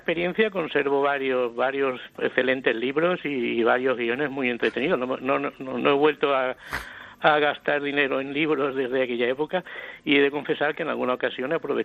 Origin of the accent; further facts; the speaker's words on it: Valencian Community, Spain; y también soy valenciano.